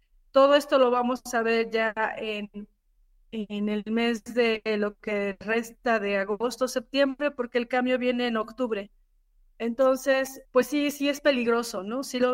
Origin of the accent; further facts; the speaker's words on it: Tlaxcala, Mexico; yo soy de Tlaxcala y en mi estado no hubo elección para gobernador